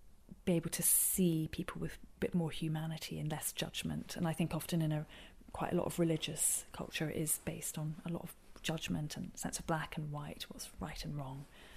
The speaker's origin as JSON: {"language": "English", "country": "Thailand", "tie": "born or raised there", "said": "I grew up in Southeast Asia, so in Thailand, and my parents were missionaries."}